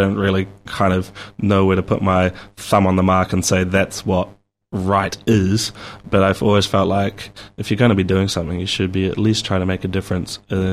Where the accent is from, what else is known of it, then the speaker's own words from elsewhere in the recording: Christchurch, Canterbury, New Zealand; born there; also born or lived in Wagga Wagga, Australia; So I was born in Christchurch when my dad was doing his PhD. Quickly moved over to Wagga Wagga in Australia for the first 2 years of my life.